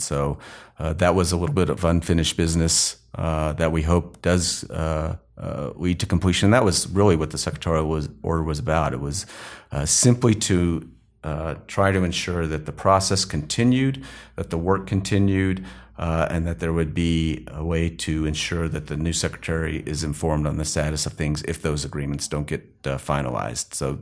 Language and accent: English; Las Cruces, New Mexico, United States; That hurts because I'm from Las Cruces, which is Oregon Peaks.